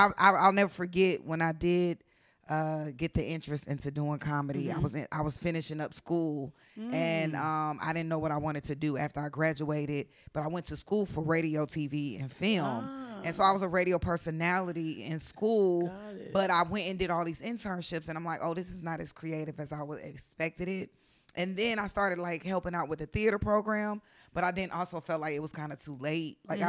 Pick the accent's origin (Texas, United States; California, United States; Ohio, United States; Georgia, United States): Georgia, United States; Atlanta; also born or lived in Rhode Island; And then I was raised in Atlanta.